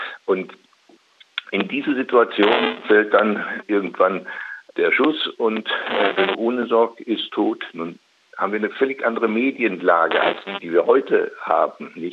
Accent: Eifel, Germany; also born or lived in Opladen; 1967 15 Jahre alt gewesen. Ich bin aufgewachsen, bin zwar in Opladen bei Köln geboren, aber aufgewachsen in der Eifel in ganz kleinen Orten

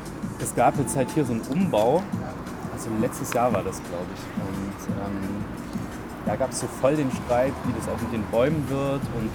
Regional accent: Weimar, Thuringia, Germany; also born or lived in Halle; now in Leipzig, Germany; Ich bin ja hier in Weimar aufgewachsen und habe voll lange eigentlich so hier gelebt, als meine anderen Freunde alle schon nach Leipzig und Berlin gezogen sind

